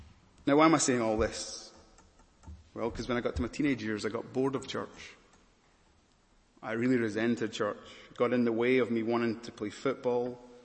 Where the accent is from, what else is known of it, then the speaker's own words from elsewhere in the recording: Malawi; I can't remember how I felt about church when I was growing up in Malawi.